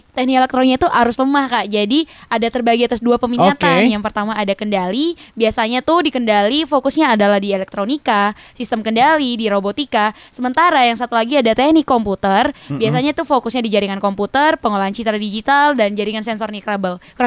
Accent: Medan, North Sumatra, Indonesia; Kalau aku asal dari Medan.

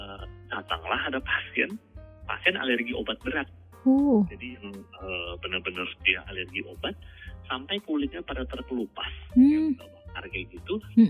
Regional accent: Jakarta, Indonesia; now in Balikpapan, Indonesia; Kemudian saya kan aslinya dari Jakarta.

